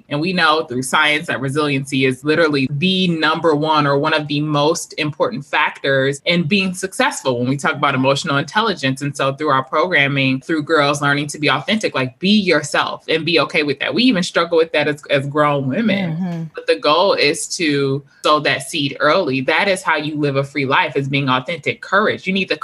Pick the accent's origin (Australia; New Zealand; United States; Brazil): United States; Detroit, Michigan; So I am a proud Detroiter, 313, born and raised in Detroit City proper.